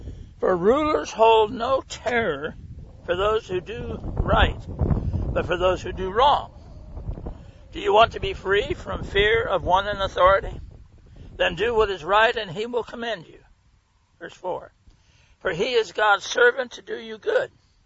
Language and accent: English; United States; I want to emphasize that I'm an American. I'm a veteran. I love America.